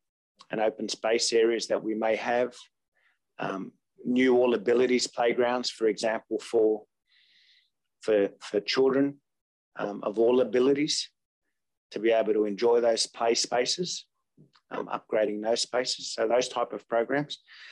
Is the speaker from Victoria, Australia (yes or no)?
no; Croydon, New South Wales, Australia; as a young boy growing up in Croydon, I remember going to Croydon Public School and we used to jump the fence